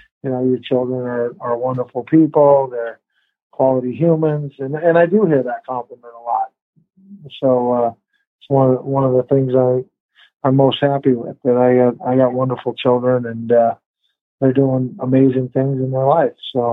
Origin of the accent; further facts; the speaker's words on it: Portland, Oregon, United States; Well, I grew up near Portland and I trained in Portland